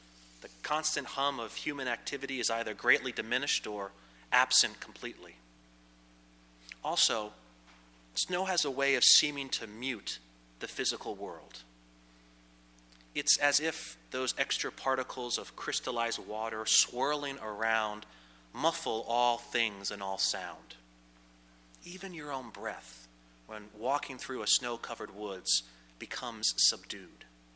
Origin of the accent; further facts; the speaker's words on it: Pennsylvania, United States; It helps that I come from Pennsylvania, where this sort of thing is normal, but is much more than I just grew up with it.